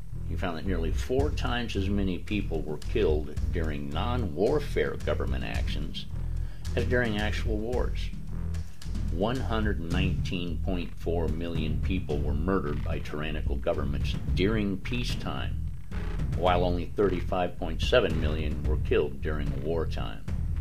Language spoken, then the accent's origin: English; United States; I am an American, a patriot, and an activist.